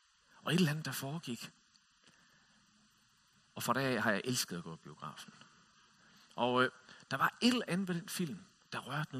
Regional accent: Region of Southern Denmark, Denmark; Den lå tæt ved der, hvor jeg voksede op. Og i 1984, der var jeg 12 år.

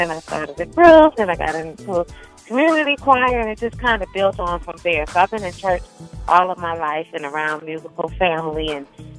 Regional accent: Los Angeles, California, United States; also born or lived in Lynwood, California / New York; I'm from Los Angeles, California. I was actually born in Linwood, California, and then my family, we actually moved to New York when I was a little girl, and then we moved back to California

